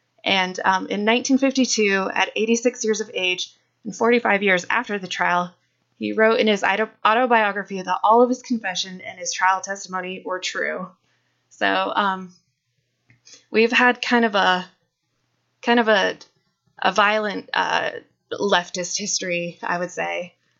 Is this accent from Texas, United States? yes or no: no; Caldwell, Idaho, United States; He actually was bombed and killed in my hometown of Caldwell.